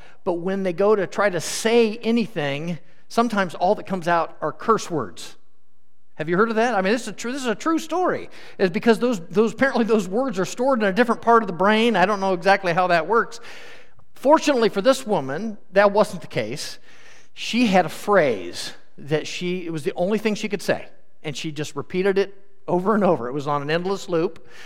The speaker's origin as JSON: {"language": "English", "town": "Des Moines", "region": "Iowa", "country": "United States", "tie": "born or raised there", "said": "I grew up in the Christian church, and the specific one I grew up at was Capitol Hill Christian Church in Des Moines, Iowa, on the east side."}